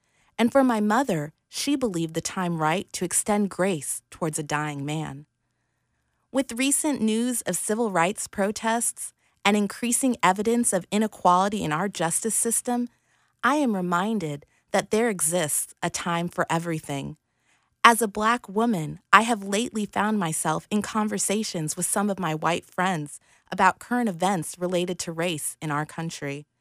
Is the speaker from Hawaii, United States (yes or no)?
no; Anchorage, Alaska, United States; 40 years ago, my mother's brown skin was a bit unusual in my hometown of Anchorage, Alaska.